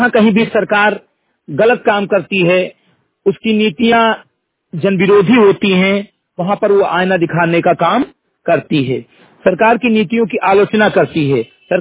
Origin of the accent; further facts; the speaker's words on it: Semri Ghatai, Uttar Pradesh, India; ग्राम और पोस्ट सेमरी घटई विकास खंड मेंटुआ जनपद बहराइच का मूल निवासी हूं